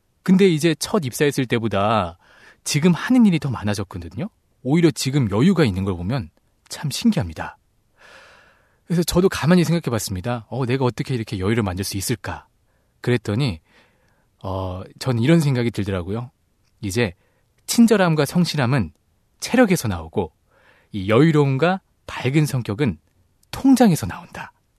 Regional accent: Seoul, South Korea

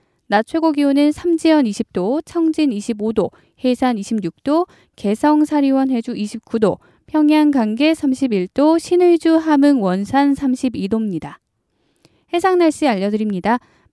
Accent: South Korea; 또 한국인으로서 굉장히 자랑스럽다 생각이 드네요

